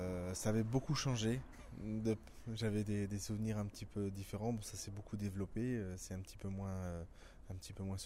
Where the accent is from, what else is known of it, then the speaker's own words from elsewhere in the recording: New Caledonia; moved away as an adult; je suis né en Nouvelle-Calédonie, j'ai vécu jusqu'à 18 ans.